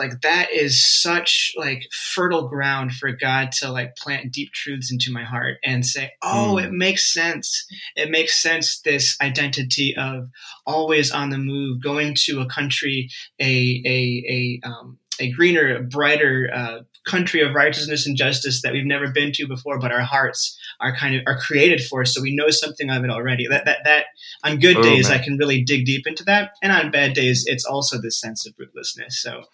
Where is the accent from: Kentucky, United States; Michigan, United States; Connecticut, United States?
Michigan, United States; Detroit; also born or lived in Anderson, Indiana / Chicago area / Ethiopia; my grandparents are from northern Mexico. I was born in Anderson, Indiana, but grew up mostly in the Detroit area.